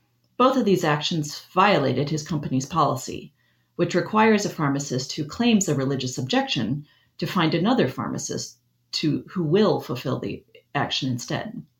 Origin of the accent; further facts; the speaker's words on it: Michigan, United States; The second story comes from my home state of Michigan